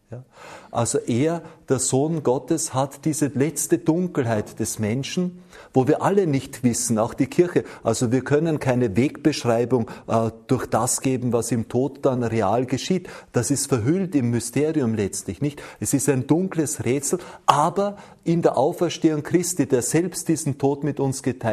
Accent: Austria; Bei uns in Österreich und ich glaube auch im bayerischen Raum gibt es diesen Brauch des heiligen Grabes

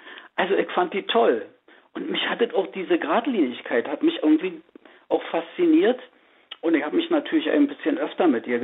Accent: Brandenburg an der Havel, Brandenburg, Germany; now in Oranienburg, Germany; Ich stamme ja eigentlich aus der Stadt Brandenburg an der Havel.

